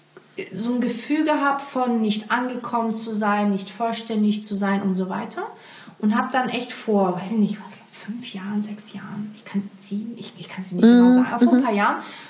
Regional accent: Baden-Württemberg, Germany; also born or lived in Portugal; Also ich bin ja noch in Portugal geboren, war die ersten 4 Jahre da und dann bin ich quasi nach Baden-Württemberg, Schwabeländle bin ich aufgewachsen

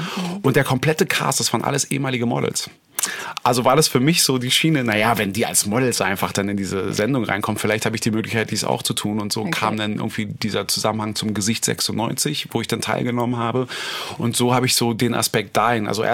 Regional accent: Berlin, Germany; als Berliner ist ein Mensch mit Herz und Schnauze.

